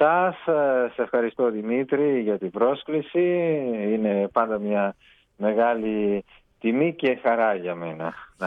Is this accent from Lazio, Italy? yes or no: yes; Rome, Lazio, Italy; born there; Greek is a second language; now in Bari, Italy; ναι, γεννήθηκα στη Ρώμη, αλλά από οικογένεια, από την Πούλια, από τον Μπάριε, όπου ζω, όπου μένω.